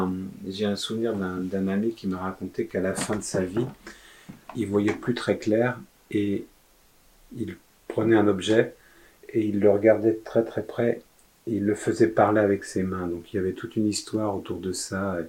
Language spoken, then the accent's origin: French; Autun, Bourgogne-Franche-Comté, France; parce que je suis originaire d'Autun